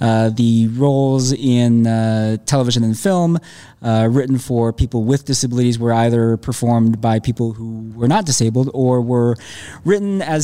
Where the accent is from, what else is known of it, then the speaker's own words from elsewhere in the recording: Minneapolis, Minnesota, United States; I'm from Minneapolis.